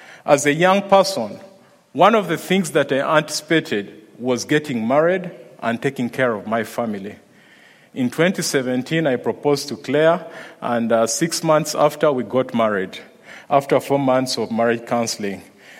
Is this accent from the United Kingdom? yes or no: no; Uganda; But for someone who was born in Uganda and raised just along the equator, the mere thought of minus 17 makes me shiver.